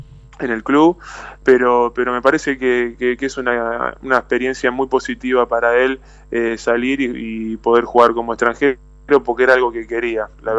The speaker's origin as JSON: {"language": "Spanish", "country": "Argentina", "lives_now": "Montevideo, Uruguay", "said": "somos dos argentinos que lo vamos a acompañar"}